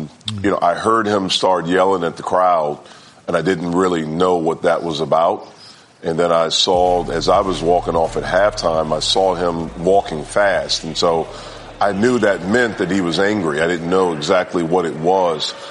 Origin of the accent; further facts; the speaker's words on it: North Carolina, United States; You know, for me, growing up in North Carolina, I always was a fan of the Duke-Carolina rivalry.